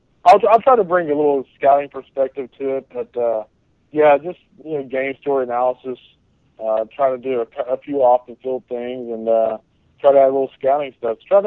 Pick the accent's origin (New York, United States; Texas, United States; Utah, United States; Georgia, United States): Texas, United States; Lufkin; now in Austin, United States; A town called Lufkin, Texas, in East Texas.